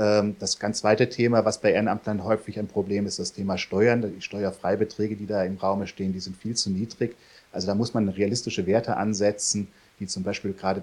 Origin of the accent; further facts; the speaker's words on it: Rüsselsheim, Hesse, Germany; born there; also born or lived in Königstädten / Nauheim; in Rüsselsheim geboren, lange Zeit in Königstetten gewohnt, dann in Nauheim und jetzt endgültig in Kelsterbach angekommen. Also ich bin nicht sehr weit gereist, nur im Kreis herumgereist.